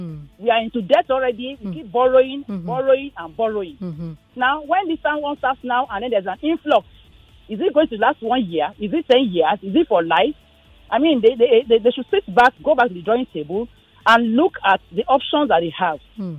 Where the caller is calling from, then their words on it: Anthony Village, Lagos, Nigeria; I'm calling from Anthony Village.